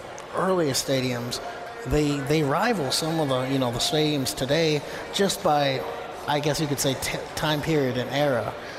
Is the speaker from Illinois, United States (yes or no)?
no; Wisconsin, United States; I'm originally from Wisconsin, so it's Green Bay Packers territory up there.